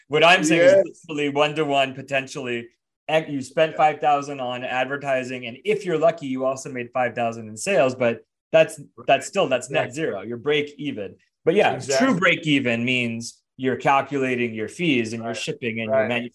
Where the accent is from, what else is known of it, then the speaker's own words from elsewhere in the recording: Los Angeles, California, United States; also born or lived in London, United Kingdom; Southern California, born and raised. So I was born in LA. And then, we moved around a little bit, but I lived abroad. I was in London for 2.5 years